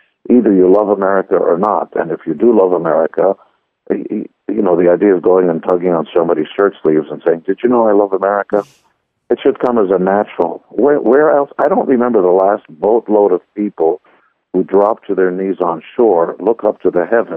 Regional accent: Israel; born there; English is a second language; I was born in Israel. My mother and my father are Hungarian, so I speak Hebrew and Hungarian and German and English and very little Japanese

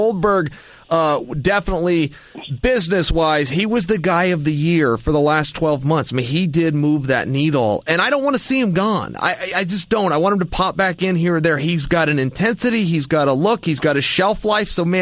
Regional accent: Portland, Oregon, United States; Yeah, I grew up in Portland. We had a great scene.

